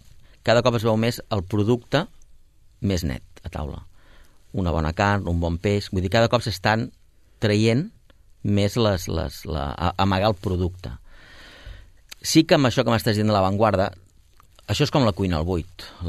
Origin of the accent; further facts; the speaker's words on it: Catalonia, Spain; No sé què ens passa, però bueno, suposo que som els catalans.